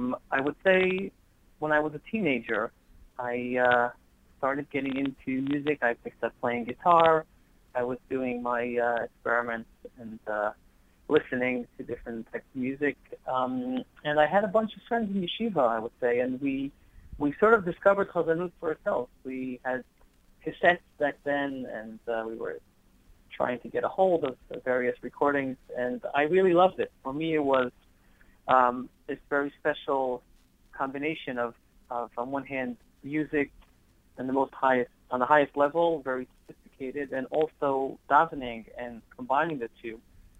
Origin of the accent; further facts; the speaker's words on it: Jerusalem, Jerusalem District, Israel; I was born in Yerushalayim, in Israel. People always ask me, how do I speak English so well?